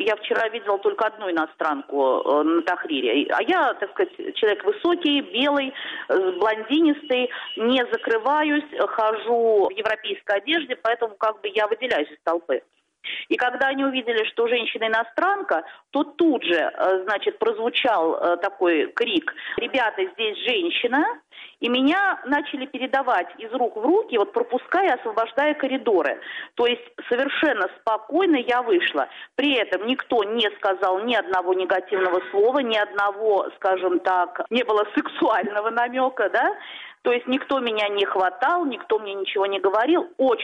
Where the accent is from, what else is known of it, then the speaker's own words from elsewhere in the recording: Cairo, Cairo Governorate, Egypt; Меня вчера очень многие спрашивали: вы откуда? Я говорила, что я каирчанка.